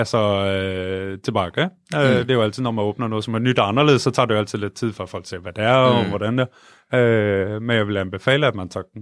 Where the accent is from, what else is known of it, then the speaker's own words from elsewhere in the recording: Central Denmark Region, Denmark; Mols, som ligger 40 km nord for Aarhus, faktisk ikke så langt under, hvor jeg voksede op